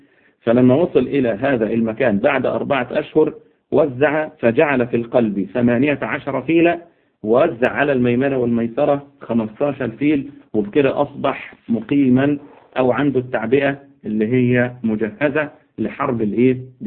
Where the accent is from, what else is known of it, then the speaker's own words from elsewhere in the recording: Egypt; احنا عندنا في مصر هنا الشيخه ام خديجه